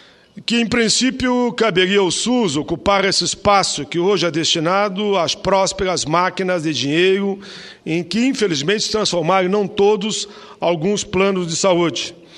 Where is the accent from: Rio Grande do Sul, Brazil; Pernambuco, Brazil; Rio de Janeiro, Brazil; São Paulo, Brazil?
Rio Grande do Sul, Brazil; Caxias do Sul; lá da minha cidade natal, Caxias do Sul